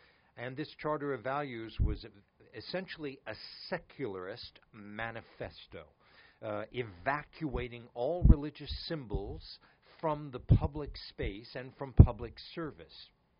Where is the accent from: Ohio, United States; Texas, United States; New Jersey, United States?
Texas, United States; I'm an American by birth, actually from Texas, a graduate of the University of California, Berkeley.